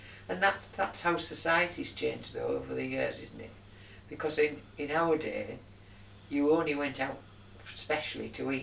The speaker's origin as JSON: {"language": "English", "town": "Stokesley", "region": "Yorkshire and the Humber", "country": "United Kingdom", "tie": "born or raised there", "said": "yes. And like Alan, I was born and bred in Stokesley."}